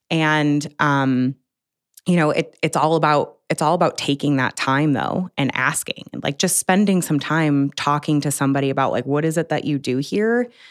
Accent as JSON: {"language": "English", "town": "Buffalo", "region": "New York", "country": "United States", "said": "Yeah, I mean, I'm from Buffalo. That's that we were a steel town."}